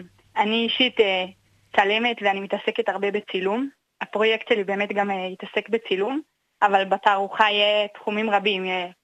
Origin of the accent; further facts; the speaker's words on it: Jerusalem, Jerusalem District, Israel; אני ירושלמית כל חיי, אבל מאז שהתחתנתי בשנתיים האחרונות אנחנו גרים בקטמונים פה בשכונה